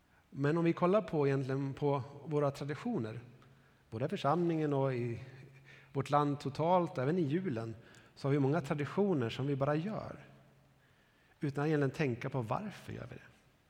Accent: Norrland, Sweden; Jag växte upp i Norrland.

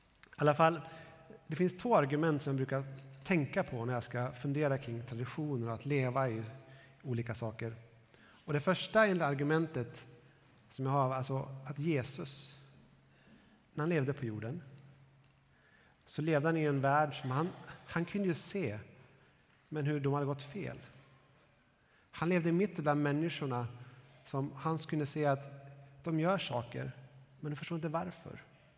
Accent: Norrland, Sweden; Jag växte upp i Norrland.

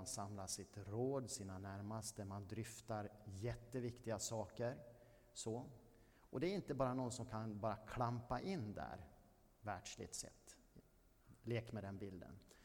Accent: Borås, Västra Götaland County, Sweden; min uppväxt i Hässleholmen i Borås. Det var ett sånt här område där det var väldigt mycket stoj och stim och det var liksom lite gängvåld och sånt här redan på faktiskt 70-talet. Så nybyggnadsområde i Borås.

